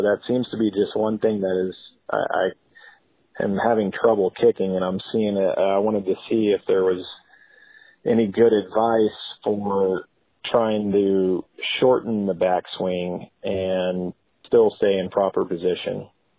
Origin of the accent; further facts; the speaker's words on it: Ohio, United States; Hey Fred, this is … I'm from Ohio.